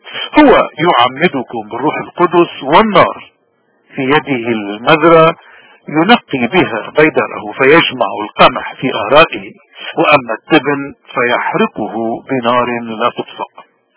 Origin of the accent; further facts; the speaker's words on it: Lebanon; نحن كلبنانيين في عنا عادات كتيرة وممارسات